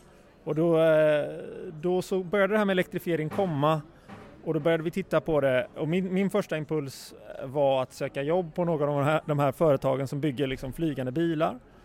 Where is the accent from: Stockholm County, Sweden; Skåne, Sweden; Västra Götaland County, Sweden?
Västra Götaland County, Sweden; Gothenburg; jag är från Göteborg. Jag växte upp väldigt nära Säve flygplats